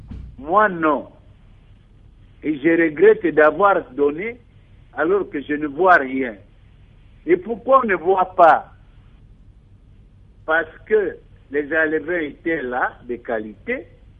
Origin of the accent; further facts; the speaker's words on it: Kinshasa, DR Congo; Je vois, par exemple, chez nous, à Kinshasa, plus précisément